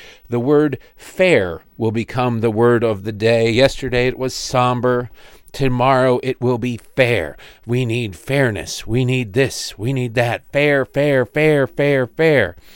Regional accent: Detroit, Michigan, United States; And I grew up in Detroit, and I grew up around some people who did some time

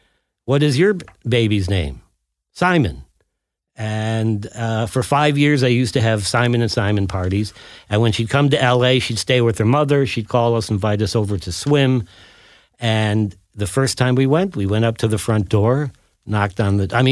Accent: Ohio, United States; And I'm this guy from Ohio.

